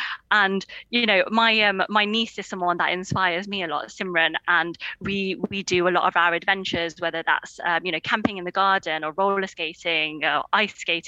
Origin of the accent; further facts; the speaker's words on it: Derby, East Midlands, United Kingdom; I'm actually from Derby. My family live in Derby, and the Peak District isn't very far at all yet.